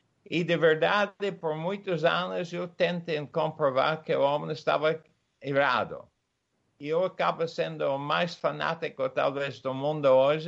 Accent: Ireland; Portuguese is a second language; moved away as an adult; also born or lived in England / Brazil / United States / Switzerland; eu sou irlandês. Fui criado numa fazenda na Irlanda e depois fui para a Inglaterra para estudar agronomia e engenharia mecânica.

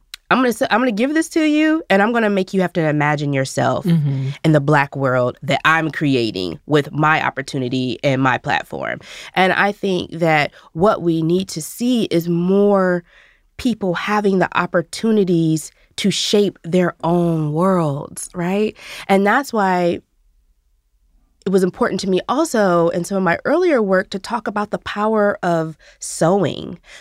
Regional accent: Indiana, United States; I mean, I grew up in Indiana. But all my family is from the South.

